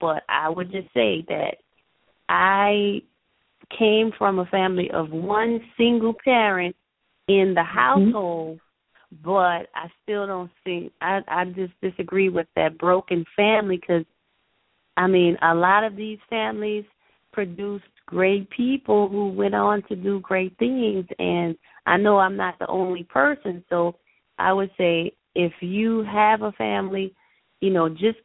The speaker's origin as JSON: {"language": "English", "town": "New Orleans", "region": "Louisiana", "country": "United States", "tie": "born or raised there", "said": "we were raised in New Orleans. So we were kind of raised with some old school values, with old school people"}